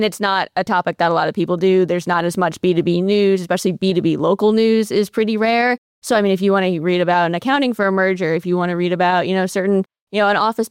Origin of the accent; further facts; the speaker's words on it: New Jersey, United States; So, I'm from New Jersey originally.